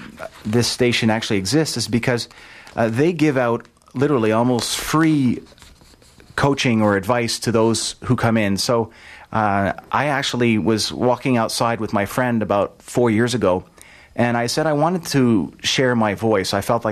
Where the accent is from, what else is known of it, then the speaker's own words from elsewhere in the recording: Montreal, Quebec, Canada; I'm from Montreal.